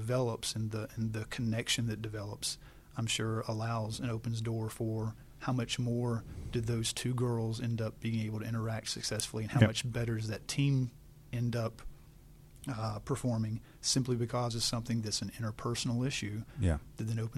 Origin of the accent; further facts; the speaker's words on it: Georgia, United States; Growing up in Georgia, mm-hmm. very familiar with the Georgia Bulldogs